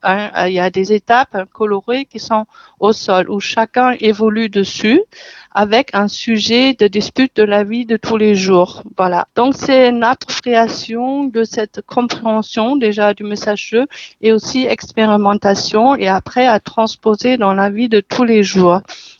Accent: Germany; French is a second language; now in France; déjà pour expliquer mon petit accent, je suis d'origine allemande et je vis en France depuis 1984 et j'ai la nationalité depuis.

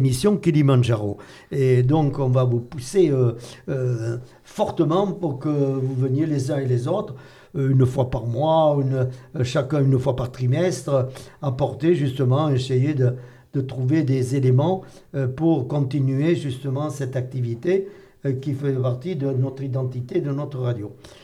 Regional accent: Nouvelle-Aquitaine, France; le tonton, chez nous, en Périgord, le tonton, c'est l'oncle.

